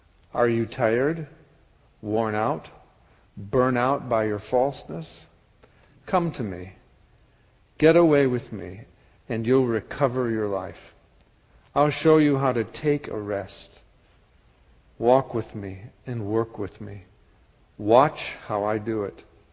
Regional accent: Wisconsin, United States; And growing up in Wisconsin, I wasn't the greatest swimmer.

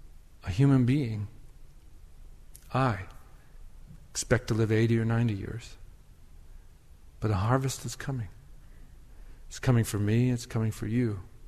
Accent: Wisconsin, United States; And where I grew up in Wisconsin, I was raised by a mother who taught me to have great reverence and love for the forests.

